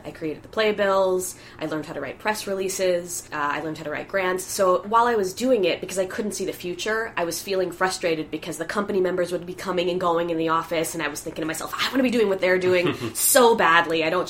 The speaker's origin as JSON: {"language": "English", "region": "Connecticut", "country": "United States", "tie": "born or raised there", "lives_now": "Astoria, United States", "said": "I was raised in Connecticut, but I never was okay with that. So I consider myself a New Yorker for life."}